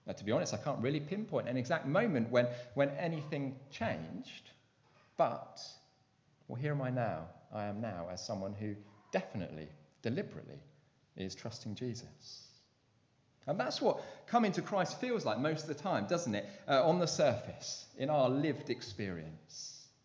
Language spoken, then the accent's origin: English; Basingstoke, South East England, United Kingdom; also born or lived in London; So I grew up in Basingstoke, a pretty glamorous place, but it's been quite a while since I lived there now. I spent my uni days, my 20s in London